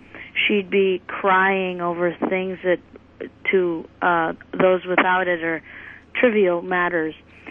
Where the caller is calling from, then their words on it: Decorah, Iowa, United States; from Decorah.